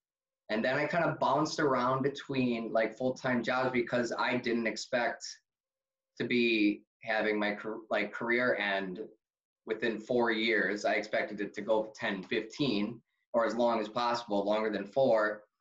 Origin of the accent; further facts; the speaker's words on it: Milwaukee, Wisconsin, United States; I'm from Milwaukee. Family's from Wisconsin. Most of my family's from upper Wisconsin, like the Appleton area and Wausau and so on. So kind of pretty far away from Chicago. And Milwaukee was always a hometown.